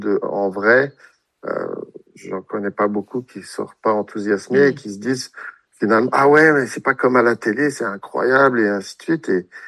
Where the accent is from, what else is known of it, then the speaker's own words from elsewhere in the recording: Megève, Auvergne-Rhône-Alpes, France; also born or lived in Chamonix; Je suis né à Chamonix, mais j'ai vécu à Megève toute ma jeunesse.